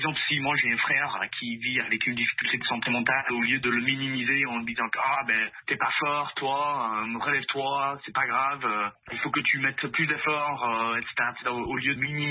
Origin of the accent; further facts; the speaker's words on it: United States; accent: European; now in Quebec, Canada; Moi, je suis originaire des États-Unis, donc je sais qu'il y a comme tout un autre système qui est en place aux États-Unis.